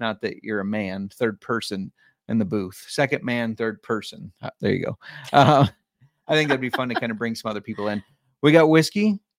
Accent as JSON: {"language": "English", "country": "United States", "said": "I'm just doing my part as an American."}